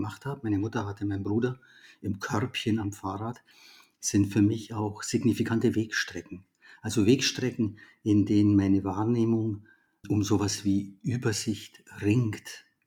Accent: Augsburg, Bavaria, Germany; Ich bin ja nicht in Augsburg aufgewachsen, sondern am Rand von Augsburg in einem Neubauviertel der 50er Jahre.

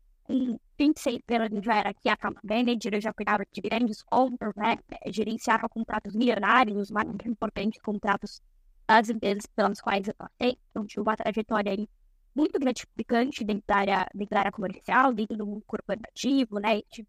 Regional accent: São Paulo, Brazil; also born or lived in Ireland; Sou paulista, né? Paulistana, na verdade, de São Paulo. Tive a oportunidade de morar em outro país, né? Na Irlanda, na Europa. Morei também em Canal.

